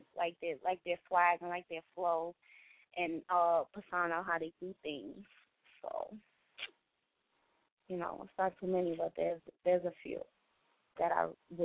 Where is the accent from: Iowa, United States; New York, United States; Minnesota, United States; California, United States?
New York, United States; New York City; born there; basically I was born in Harlem, New York, born in Brooklyn, and, you know, I stay in the Bronx, so, you know, I rep the Bronx right now and all that. But, you know, in all reality, I'm still a New Yorkian.